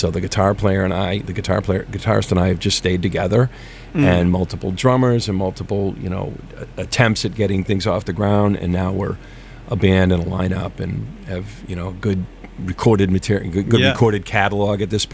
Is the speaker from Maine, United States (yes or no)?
yes; Maine, United States; We're both from Maine. We live there now. We live outside of Portland, and we Lisa and I moved back to Maine